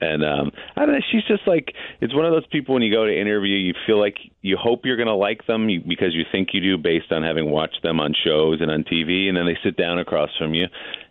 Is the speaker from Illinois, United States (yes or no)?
yes; Evanston, Illinois, United States; born there; because I was born in Evanston and I know a lot of people in Chicago.